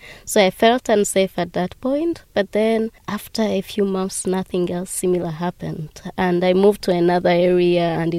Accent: Rwanda; now in Ireland; I'm originally from Rwanda, and I've been living in Ireland for 3.5 years now. I think I really love living here. It actually reminds me of my country, Rwanda.

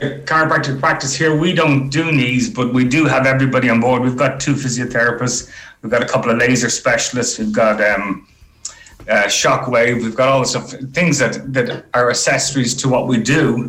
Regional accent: Clontarf, Leinster, Ireland; I'm from Clontarf.

